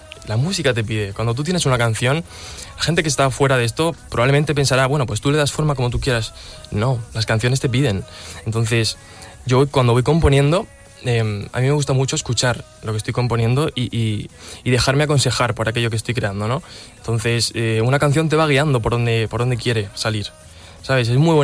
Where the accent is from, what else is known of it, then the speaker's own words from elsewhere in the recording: Murcia, Region of Murcia, Spain; now in Madrid, Spain; Vivo en Madrid, desde hace un año estoy aquí. Salí de Murcia, pues ya te digo, hace un añito y en búsqueda de nuevas oportunidades